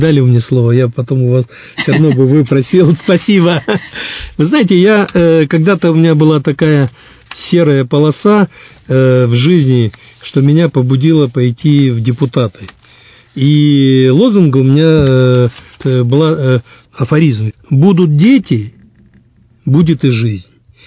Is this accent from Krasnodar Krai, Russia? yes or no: no; Sakhalin Oblast, Russia; Хотя я сам с Сахалина, там рыбалка.